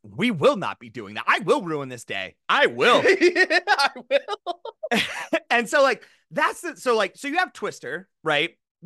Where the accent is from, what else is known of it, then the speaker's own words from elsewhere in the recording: South Dakota, United States; and you and I grew up in South Dakota. It was like the one movie where you're like, this could happen here.